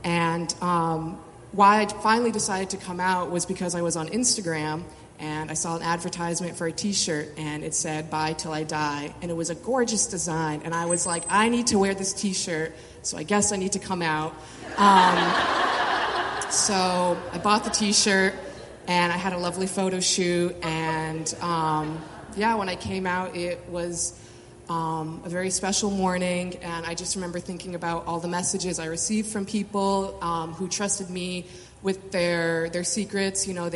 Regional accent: Connecticut, United States; we're from Connecticut and the suburbs, so everyone's, you know, naturally in high school. I don't know, just exactly what you picture, Fairfield County.

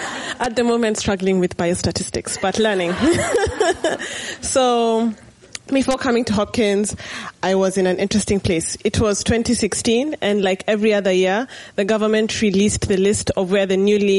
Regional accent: Nairobi, Kenya; I grew up in Nairobi my whole life. I went to medical school in Nairobi.

